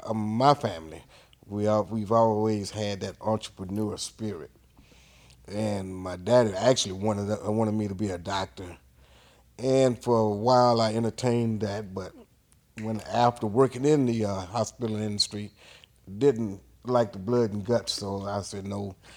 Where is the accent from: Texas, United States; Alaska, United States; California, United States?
Texas, United States; Houston; Yeah, I'm from Houston, born and raised here in Houston. You know, Sunnyside, South Park.